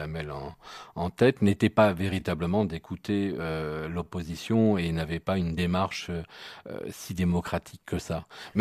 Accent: Dreux, Centre-Val de Loire, France; je suis né à Dreux, j'ai grandi à Dreux et j'ai vu cette ville évoluer

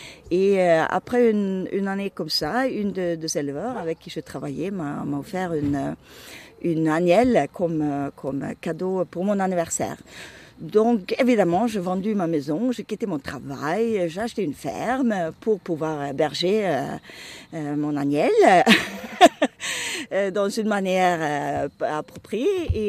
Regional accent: Sweden; je viens de la Suède.

